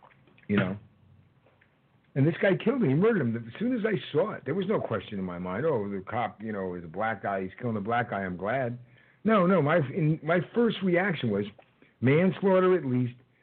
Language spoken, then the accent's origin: English; San Francisco, California, United States; born there; also born or lived in New Jersey; now in Florida, United States; I was born in San Francisco. I lived in New Jersey. Now I'm in Florida.